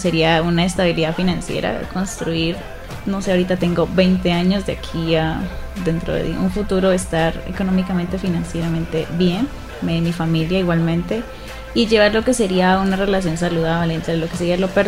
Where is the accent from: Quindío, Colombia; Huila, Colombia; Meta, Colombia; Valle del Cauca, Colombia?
Huila, Colombia; en vacaciones suelo ir a trabajar, bueno, a mi pueblo, en el Huila